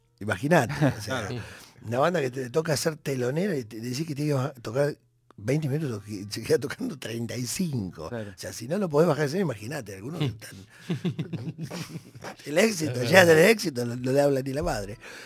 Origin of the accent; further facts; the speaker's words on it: Argentina; somos argentinos